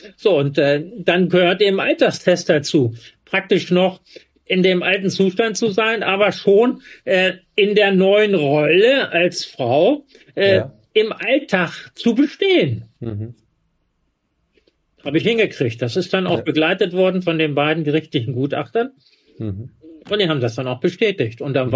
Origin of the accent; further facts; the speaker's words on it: Hanover, Lower Saxony, Germany; born there; Im November bin ich nach Hannover zum Standesamt meiner Geburtsstadt gefahren